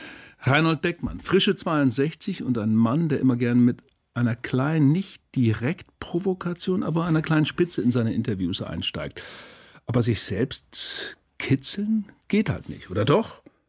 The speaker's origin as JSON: {"language": "German", "town": "Twistringen", "region": "Lower Saxony", "country": "Germany", "tie": "born or raised there", "said": "Meine Heimat heißt Twistringen. Das liegt bei Bremen"}